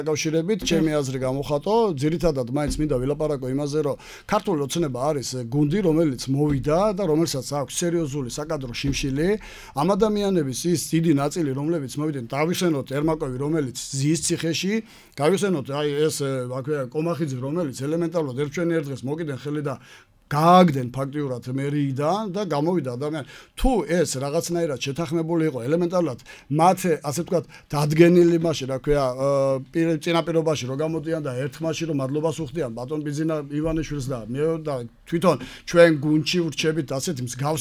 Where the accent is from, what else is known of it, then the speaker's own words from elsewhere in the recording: Batumi, Adjara, Georgia; დავიწყოთ თავიდან, რომ როგორც ბათუმელი